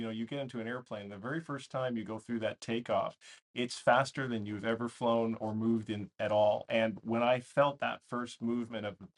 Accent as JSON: {"language": "English", "town": "Edmonton", "region": "Alberta", "country": "Canada", "tie": "born or raised there", "said": "I grew up in Edmonton, Alberta, Canada. I'm a Canuck originally."}